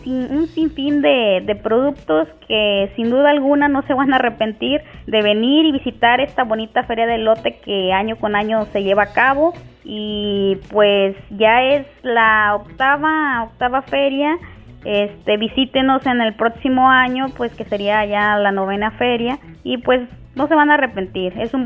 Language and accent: Spanish; Santiago de Pinos, Jalisco, Mexico; Soy originaria habitante de Santiago de Pinos, localidad localizada dentro de la Sierra Madre Occidental, en el municipio de San Sebastián del Oeste.